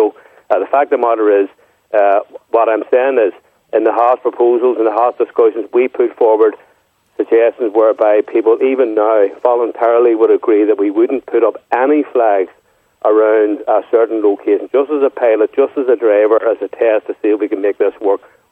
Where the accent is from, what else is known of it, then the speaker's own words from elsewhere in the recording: Belfast, Northern Ireland, United Kingdom; I was born and reared in North Belfast.